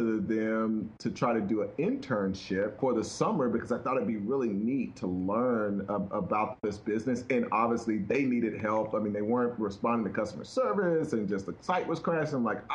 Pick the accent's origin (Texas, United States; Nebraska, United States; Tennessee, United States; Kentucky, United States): Tennessee, United States; Chattanooga; I grew up in Chattanooga, Tennessee.